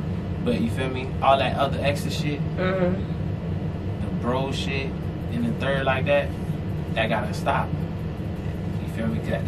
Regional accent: Florida, United States; Because I was like, bro, I'm coming from Florida, bro. Everybody knows me.

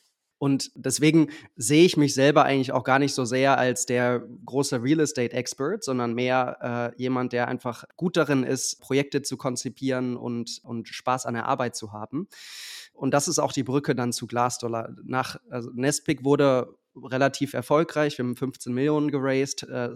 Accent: Lower Saxony, Germany; Und zwar bin ich in der Nähe von Wolfsburg groß geworden.

